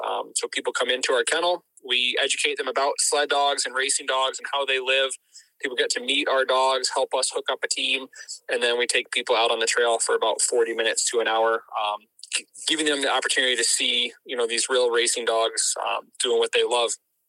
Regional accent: Alaska, United States; I grew up here in Alaska, moving around the state

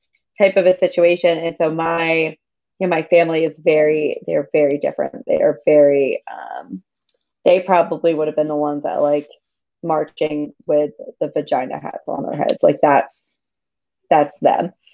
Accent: Northeast, United States; So I grew up in the Northeast, and it is very, what's the right word I want to use for this? It is like ultra progressive where I grew up.

